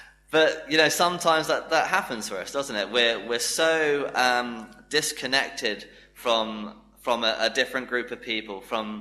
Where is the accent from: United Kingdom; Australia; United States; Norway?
United Kingdom; England; I was English, that was basically it. I'm English